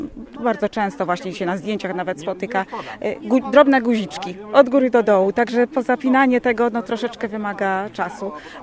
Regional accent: Kórnik, Greater Poland Voivodeship, Poland; Ja jestem z Kurnika.

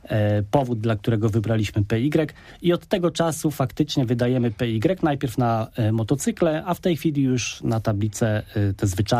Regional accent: Poznań, Greater Poland Voivodeship, Poland

